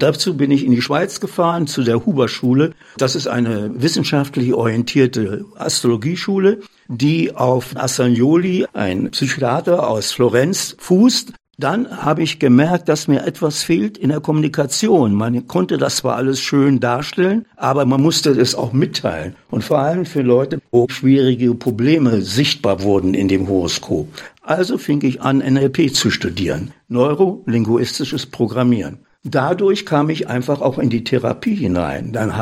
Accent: Berlin, Germany; Ich bin in Berlin in den Kriegsjahren geboren worden und auch groß geworden, was großen Einfluss auf mein ganzes Leben ausgeübt hat.

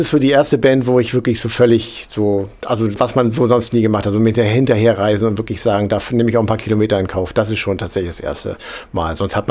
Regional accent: Bremerhaven, Bremen, Germany; ich komme oben aus dem Cuxland, aus Bremerhaven

